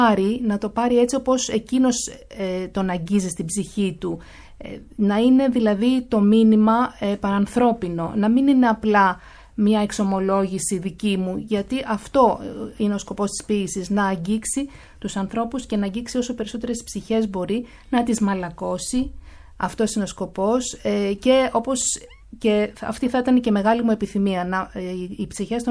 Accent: Athens, Attica, Greece; Στην Αθήνα, γεννήθηκα και μεγάλωσα στην Αθήνα. Η καταγωγή του πατέρα μου ήταν από τη Λακωνία, από το Λάχι Διών Λακωνίας, που είναι ένα πολύ όμορφο χωριό, στο οποίο πηγαίναμε κάθε καλοκαίρι.

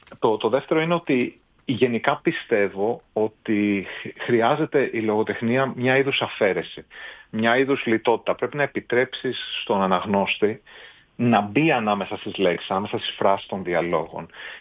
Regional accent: Athens, Attica, Greece; moved away as an adult; Είμαι Αθηναίος, όχι, είμαι Αθηναίος, έχω γεννηθεί και έχω μεγαλώσει στην Αθήνα, έχω σπουδάσει στο Πανεπιστήμιο της Αθήνας, έχω κάνει το διδακτορικό μου στο Πανεπιστήμιο της Αθήνας, οπότε αστικός βίος επί 30 έτη σε μια μεσοαστική οικογένεια

